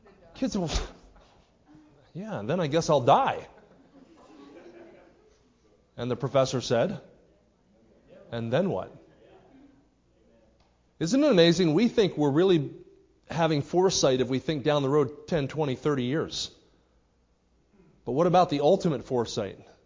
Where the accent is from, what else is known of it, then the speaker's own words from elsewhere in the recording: New Jersey, United States; now in Kansas City, United States; I said, well, I grew up in New Jersey, but I live out in Missouri now, Kansas City.